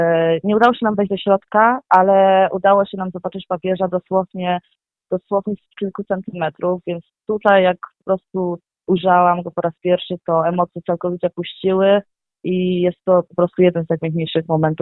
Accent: Rzezawa, Lesser Poland, Poland; pochodzę z parafii Rzezawa. Jest to miejscowość w województwie małopolskim, dieceza Tarnowska.

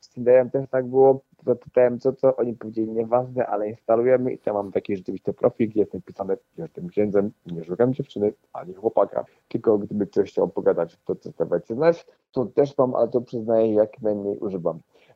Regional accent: Warsaw, Masovian Voivodeship, Poland; urodziłem się po prostu w Warszawie na Żoliborzu. Właściwie na Mokotowie, a potem się przeprowadziłem na Żoliborz właśnie i wychowywałem przez to cały czas na osiedlu

